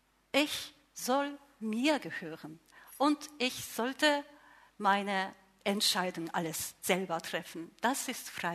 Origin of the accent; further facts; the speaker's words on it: Japan; German is a second language; moved away as an adult; now in Germany; ich bin Japanerin. Und im Jahre 2006 durch japanische Missionsgesellschaft Antioch Mission, ich bin als Missionarin aus Japan hierher gesandt worden. Und erstmal war ich in Hamburg